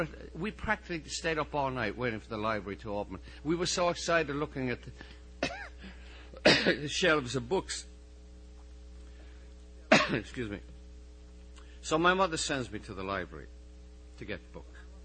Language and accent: English; Limerick, Munster, Ireland; When I grew up in Limerick, there wasn't much in the way of books.